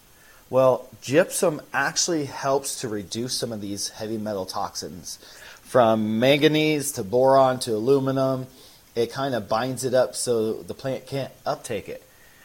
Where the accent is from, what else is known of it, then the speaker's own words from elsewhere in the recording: Iowa, United States; growing up in Iowa, around farmers, trying to learn, you know, understand cultivation.